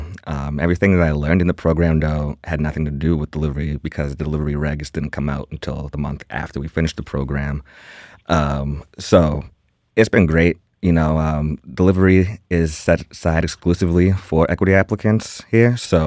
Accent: Quincy, Massachusetts, United States; So this is while I was still working at a dispensary in Quincy, my hometown.

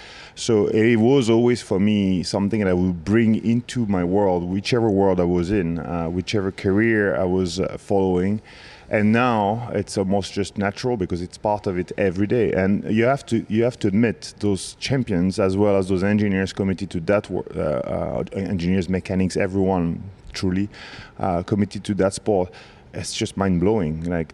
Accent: Corsica, France; Yeah, big influence. The Tour de Corse was obviously the big event of the year for everyone, and especially for myself.

